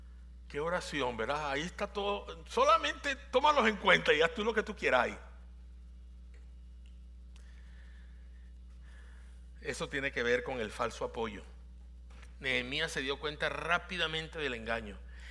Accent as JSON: {"language": "Spanish", "country": "Venezuela", "said": "En mi país hay un lugar que se llama Maracaibo"}